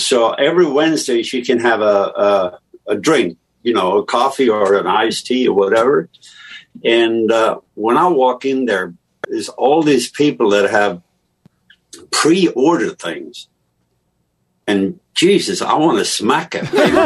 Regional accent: Sweden; I was brought up in theater. And in theater, where I grew up in Sweden

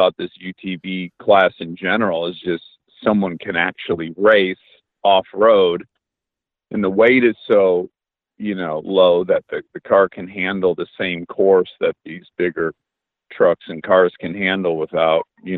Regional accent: Michigan, United States; But we're both from Michigan, and we have sand dunes in Michigan, Silver Lake sand dunes, where a lot of people go in the summer.

